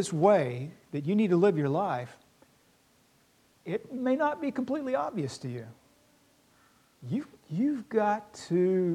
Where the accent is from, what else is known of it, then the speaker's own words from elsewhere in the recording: Louisville, Kentucky, United States; I grew up in Louisville, Kentucky, and we had shotgun houses, row after row after row of shotgun houses.